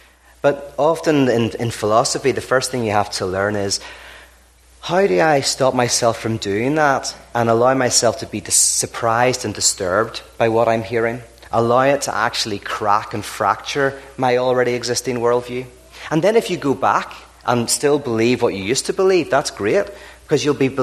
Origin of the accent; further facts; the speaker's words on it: Belfast, Northern Ireland, United Kingdom; I'm from Belfast originally, which is, you know, famous for the Troubles, but also we built the Titanic.